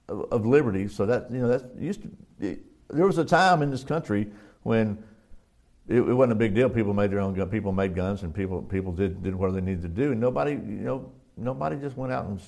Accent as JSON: {"language": "English", "country": "United States", "said": "you know, I'm American. I want to support American"}